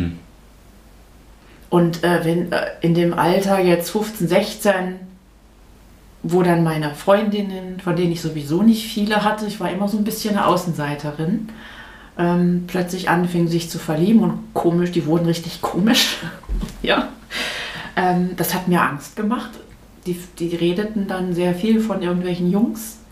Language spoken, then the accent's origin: German; North Rhine-Westphalia, Germany; Ich bin in Nordrhein-Westfalen groß geworden.